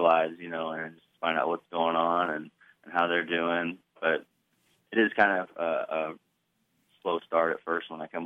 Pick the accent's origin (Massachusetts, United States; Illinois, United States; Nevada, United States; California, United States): Illinois, United States; Tuscola; also born or lived in Urbana; So I was born in Urbana. Grew up in Tuscola, Illinois.